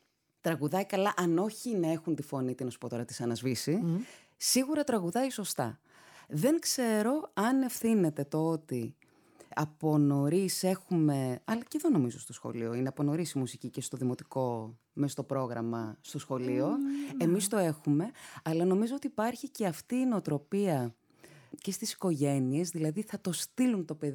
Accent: Larnaca, Larnaca District, Cyprus; γιατί πρόσφυγας μένα, αλλά εγώ γεννήθηκα και μεγάλωσα στη Λάρνακα, γιατί γεννήθηκα μετά την εισβολή

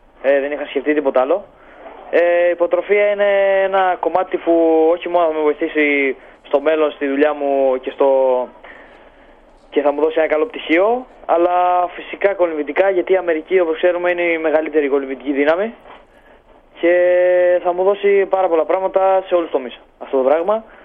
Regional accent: Greece; Είμαι πρώτα απ' όλα περήφανος που είμαι Έλληνας.

